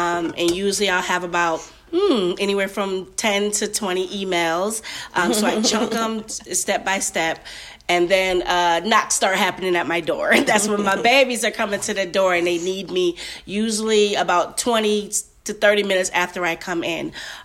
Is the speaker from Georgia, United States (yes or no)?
no; Ansonia, Connecticut, United States; moved away as an adult; now in Charlotte, United States; I'm originally from Ansonia, Connecticut.